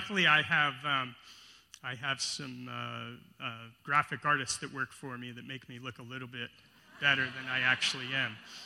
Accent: United States; I come from the United States, but I also come from a very strange place in the country, and it's called California.

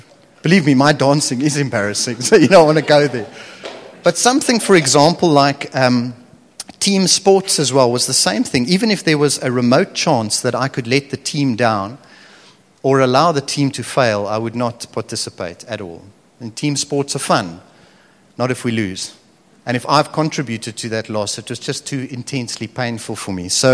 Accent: Stellenbosch, Western Cape, South Africa; And so I grew up in Stellenbosch, probably, you know, in the top 1%, 0.01% of the country in terms of privilege.

